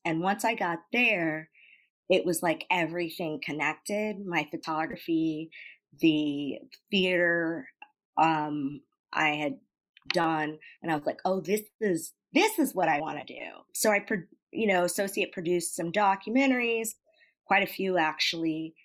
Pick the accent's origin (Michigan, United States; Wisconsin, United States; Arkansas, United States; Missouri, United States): Missouri, United States; St. Louis; I grew up in St. Louis, so there's not a ton of us there.